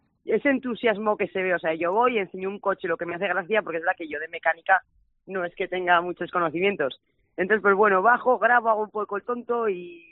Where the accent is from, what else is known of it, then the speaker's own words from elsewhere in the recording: Alfaro, La Rioja, Spain; Mi pueblo.